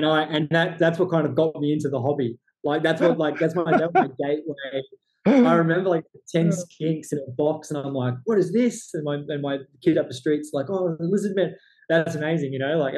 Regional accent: Queensland, Australia; because I'm from North Queensland in Australia, and it's like, you know, cyclone.

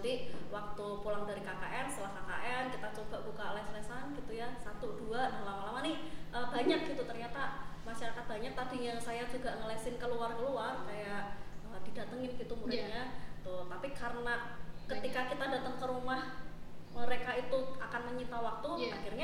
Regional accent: Yogyakarta, Special Region of Yogyakarta, Indonesia; dari kecil di Jogja gitu ya. Karena memang orang tua dan orang tuanya orang tua itu tinggal di Jogja gitu ya, nenek saya.

